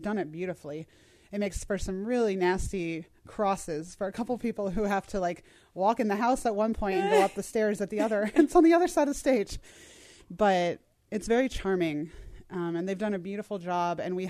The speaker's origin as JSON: {"language": "English", "town": "Cincinnati", "region": "Ohio", "country": "United States", "said": "I'm from Cincinnati, and depending on where you're from, people either call Louisville, Kentucky, Louisville."}